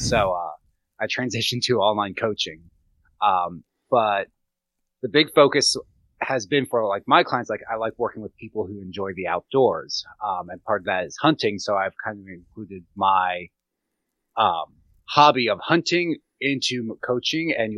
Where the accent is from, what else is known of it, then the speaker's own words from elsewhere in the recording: Gettysburg, Pennsylvania, United States; I grew up around hunters in Gettysburg, but did not hunt. My dad didn't hunt. Nobody hunted.